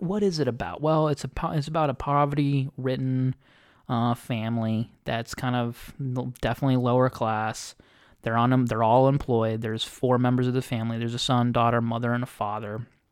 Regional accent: United States; I'm an American, okay?

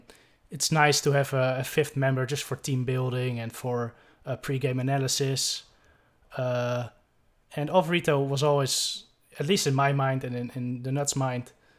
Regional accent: Netherlands; English is a second language; No, I'm from the Netherlands.

